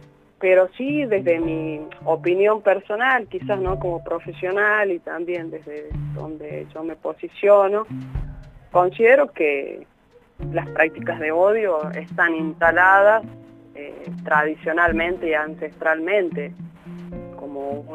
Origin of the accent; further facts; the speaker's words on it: La Rioja, Argentina; nuestra educación para nosotros, ¿no?, para argentinos